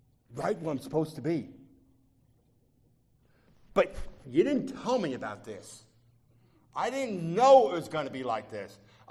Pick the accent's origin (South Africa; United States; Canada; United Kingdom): United States; New York City, New York; Good night, I'm from New York.